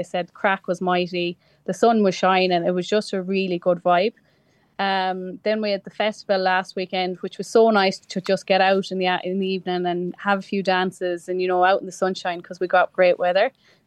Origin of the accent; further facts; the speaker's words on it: Galway, Connacht, Ireland; And obviously, I'm from Galway, so it's easy for me to travel.